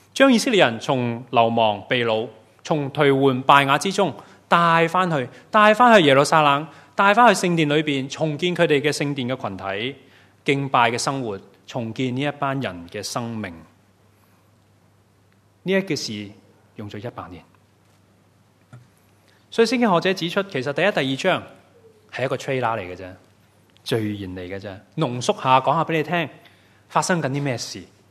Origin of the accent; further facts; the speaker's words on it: Hong Kong; 可能我哋香港人性格都系吓